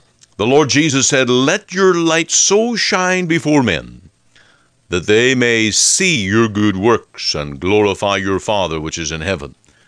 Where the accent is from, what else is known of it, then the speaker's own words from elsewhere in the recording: Northern Ireland, United Kingdom; In my home country, back in the land of Ireland, although I was born in Northern Ireland, which is part of Great Britain